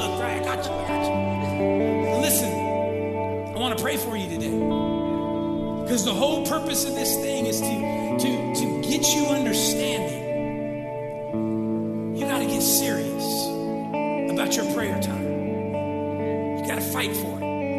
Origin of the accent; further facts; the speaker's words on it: Sacramento, California, United States; I was from South Sac